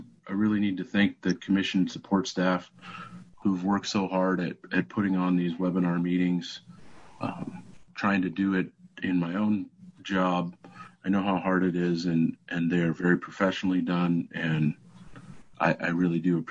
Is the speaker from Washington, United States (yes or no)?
yes; Pasco, Washington, United States; from Pasco, Washington.